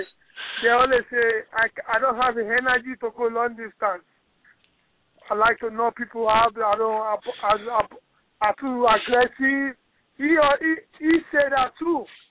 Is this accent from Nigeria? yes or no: yes; Nigeria; So now where I'm from Nigeria, we don't look either face to argue.